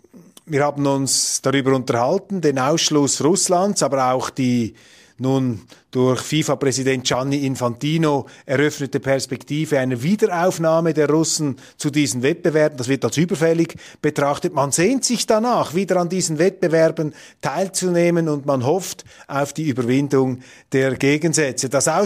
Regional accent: Switzerland; was natürlich in gewissen Kreisen bei uns in der Schweiz, in der Europäischen Union natürlich als Propaganda sofort wieder vom Tisch gewischt wird

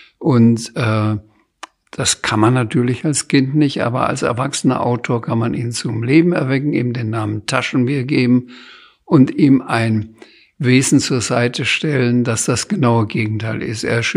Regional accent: Bamberg, Bavaria, Germany; Ich kann in Bamberg durchaus durch die Stadt gehen, in meiner Heimatstadt

